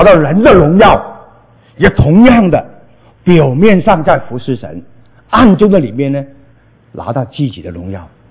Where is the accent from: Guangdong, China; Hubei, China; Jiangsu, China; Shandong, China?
Guangdong, China; 他不是广东人我是广东人